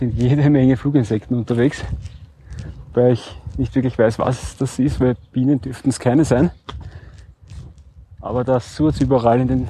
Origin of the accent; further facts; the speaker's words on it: Austria; Zwischendurch ein paar Kiefern oder Föhren, wie es bei uns in Österreich heißt.